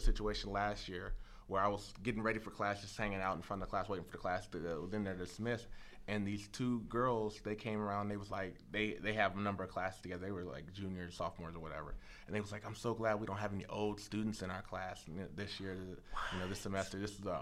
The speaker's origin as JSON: {"language": "English", "region": "California", "country": "United States", "tie": "born or raised there", "said": "I'm from California, born and raised."}